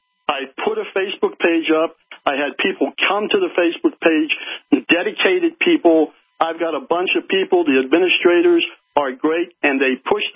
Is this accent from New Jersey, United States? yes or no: yes; New Jersey, United States; I'm an ex-Jersey guy, okay? I was born and raised in Jersey.